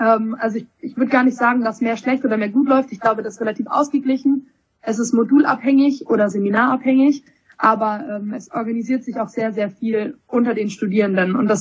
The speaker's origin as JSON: {"language": "German", "region": "Baden-Württemberg", "country": "Germany", "said": "Ich bin Schwabe. Ich kann gut mit Geld umgehen. Ich habe einen schwäbischen Migrationshintergrund."}